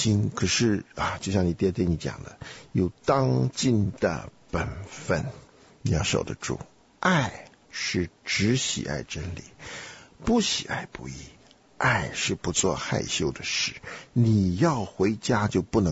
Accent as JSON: {"language": "Chinese", "country": "Taiwan", "said": "他们对于我这个从台湾来的，还真是有点耐性啊，有点兴趣。"}